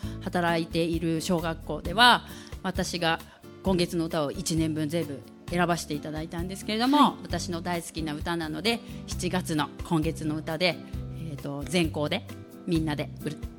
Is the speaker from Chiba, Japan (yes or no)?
yes; Kimitsu, Chiba, Japan; 住み心地、そうですね、自分も生まれ育った町なので